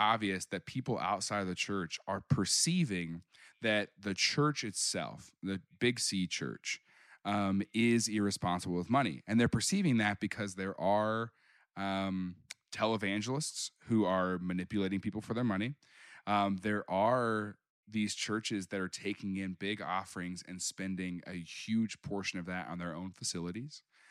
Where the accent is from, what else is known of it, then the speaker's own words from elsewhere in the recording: Springfield, Missouri, United States; now in Kansas City, United States; I live in Missouri. I live in Kansas City. I grew up down in Springfield, which is, you know, Bible Belt.